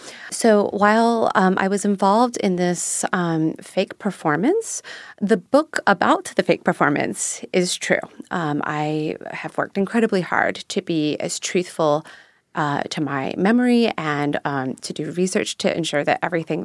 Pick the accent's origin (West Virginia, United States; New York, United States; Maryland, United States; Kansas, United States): West Virginia, United States; I was growing up in West Virginia, and I happened to see this cartoon called Sarah and the Squirrel